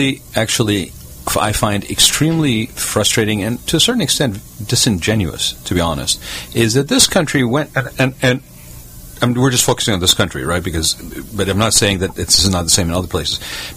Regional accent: Kuwait; also born or lived in Baghdad, Iraq; I grew up in Kuwait.

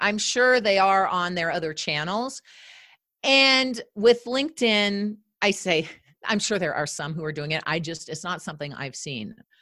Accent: Canada; I'm Canadian, which means I grew up learning French languages. I lived in France for 5 summers.

